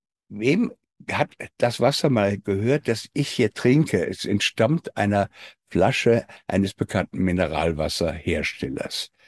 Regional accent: Cologne, North Rhine-Westphalia, Germany; zumindest für mich als Kölner.

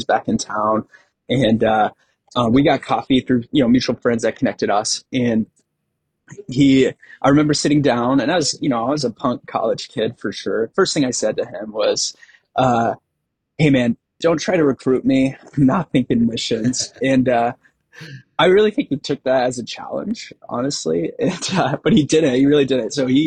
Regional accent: Florida, United States; So I'm a pastor's kid. I grew up in South Florida.

